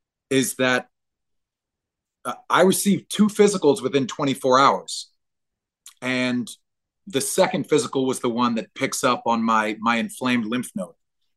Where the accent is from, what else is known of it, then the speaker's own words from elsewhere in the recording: New Orleans, Louisiana, United States; It's the craziest thing is that I'm from New Orleans.